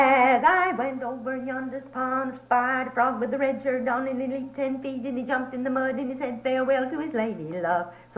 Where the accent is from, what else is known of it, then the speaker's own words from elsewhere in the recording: Gainesville, United States; Gainesville.